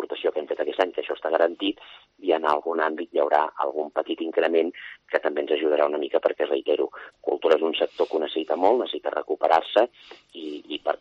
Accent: Puigcerdà, Catalonia, Spain; soc de Puigcerdà

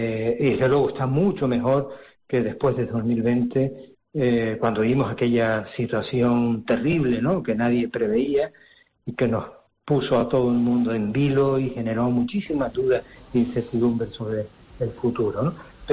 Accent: Canary Islands, Spain; somos Gran Canario, esta es nuestra isla, estos son nuestros amigos, nuestros vecinos, son los vecinos de todos los 21 municipios de Gran Canaria, los que conformamos este territorio insular

